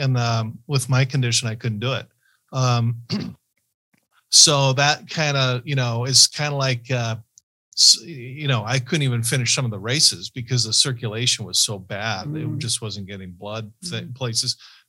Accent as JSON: {"language": "English", "region": "Ohio", "country": "United States", "tie": "born there", "said": "I was born in Ohio, by the way."}